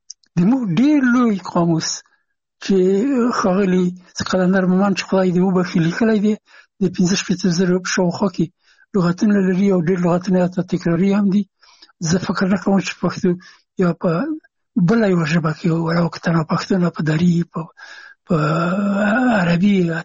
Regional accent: Afghanistan; هغه زه نه پېژندلم چې زه هم افغان یم ما ته یې نه پېژندو چې افغان یم.

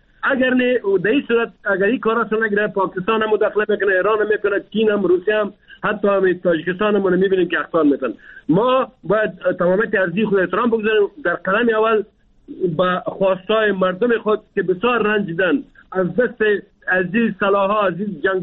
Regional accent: Afghanistan; ما افغان هستیم، ما مسلمان هستیم

